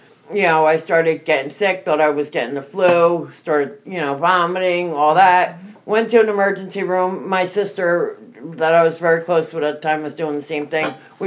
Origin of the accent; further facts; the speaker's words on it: Newark, New Jersey, United States; I am from Newark, New Jersey.